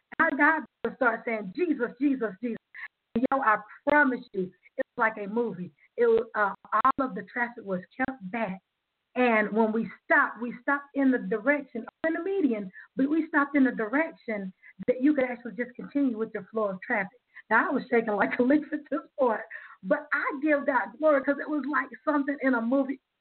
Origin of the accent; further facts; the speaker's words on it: South Carolina, United States; now in Georgia, United States; I was driving back to Georgia from my hometown in South Carolina